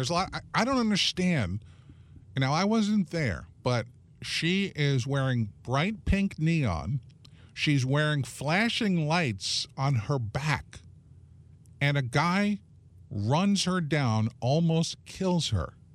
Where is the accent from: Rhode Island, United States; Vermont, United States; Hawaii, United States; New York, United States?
New York, United States; Bronx; I am, sir. Born and raised in the Bronx.